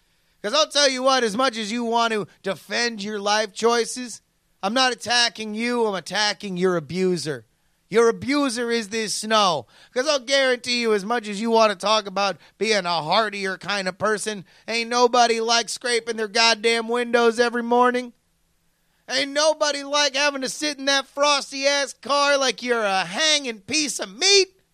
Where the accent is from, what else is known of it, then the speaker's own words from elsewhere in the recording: Florida, United States; also born or lived in Texas / San Diego; I was born in Texas, moved to South California, San Diego to be specific, and then raised the majority of my life in Florida.